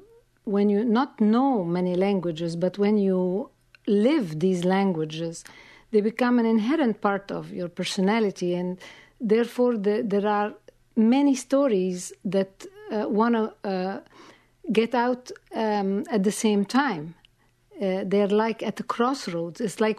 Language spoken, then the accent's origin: English; Heliopolis, Cairo Governorate, Egypt; moved away as an adult; also born or lived in Lebanon; I was born and raised in Heliopolis, which is a suburb of Cairo, a very, very large suburb. And I was schooled at a nun's school in English, Arabic, mainly in French